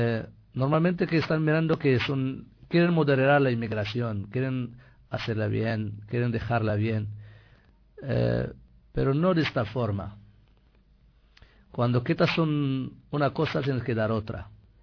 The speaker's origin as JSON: {"language": "Spanish", "country": "Spain", "said": "yo soy español"}